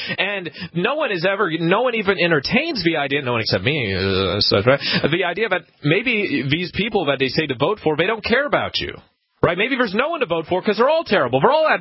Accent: Hanover, New Hampshire, United States; I remember in my hometown, Hanover, New Hampshire, the city passed, full 100% renewable by 2050

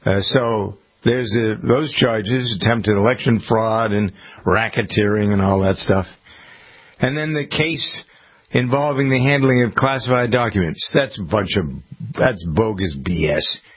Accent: Framingham, Massachusetts, United States; He has two offices, one here in my hometown of Framingham, and the other one is in Boston at Tufts Medical Center.

